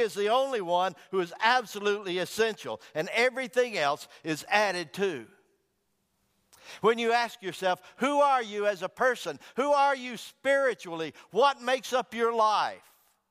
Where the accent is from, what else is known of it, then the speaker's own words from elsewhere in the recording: United States; I'm an American. I live in Sweet Home, Alabama.